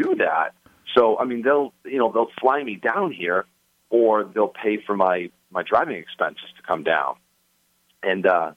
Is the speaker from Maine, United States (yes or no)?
yes; Maine, United States; Yeah, I've born and raised in Maine my whole life.